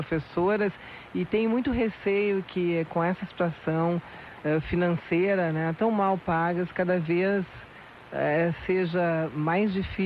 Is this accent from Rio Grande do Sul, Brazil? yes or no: yes; Rio Grande do Sul, Brazil; a todas as mães do nosso estado, né, que é a minha aldeia do Rio Grande do Sul